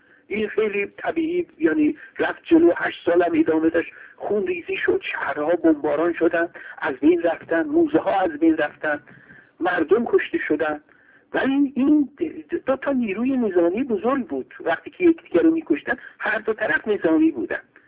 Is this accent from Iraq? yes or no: no; Iran; به عنوان دانشجوی تاریخ و تحلیل، به عنوان یک ایرانی